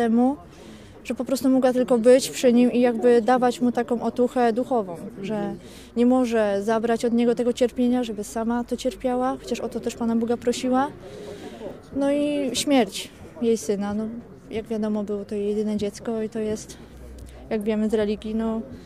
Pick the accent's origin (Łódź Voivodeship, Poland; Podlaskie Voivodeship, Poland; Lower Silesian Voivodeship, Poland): Łódź Voivodeship, Poland; Ruda; ja ogólnie pochodzę z Rudy, to jest malutka wieś koło Widawy, parafia Restarzew.